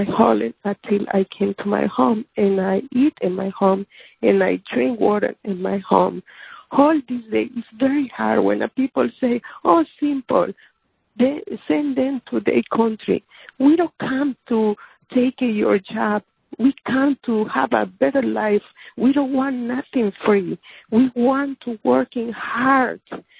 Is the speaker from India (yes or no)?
no; El Salvador; English is a second language; moved away as an adult; now in United States; I come from El Salvador. I'm here for 20 years.